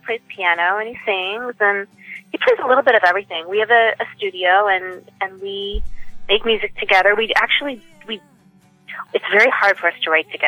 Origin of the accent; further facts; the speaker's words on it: Los Angeles, California, United States; Born and raised in L.A. Grew up on top of Mulholland by the 405 freeway.